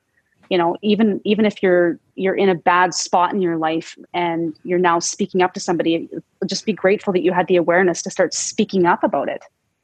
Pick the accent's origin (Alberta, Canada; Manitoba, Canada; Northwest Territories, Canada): Alberta, Canada; Red Deer; I was growing up in Red Deer and it was in Calgary, and we could literally feel that energy.